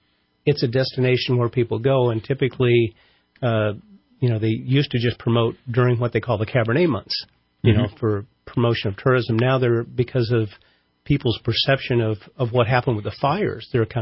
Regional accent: California, United States; now in Redding, United States; I'm from the Bay Area. I've been up here about 12 years totally.

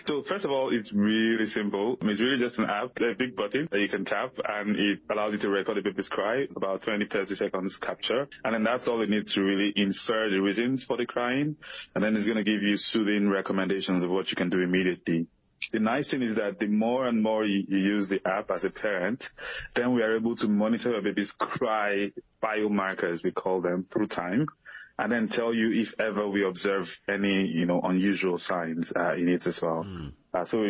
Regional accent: Nigeria; it's from my native language in Nigeria. So I'm originally from Nigeria.

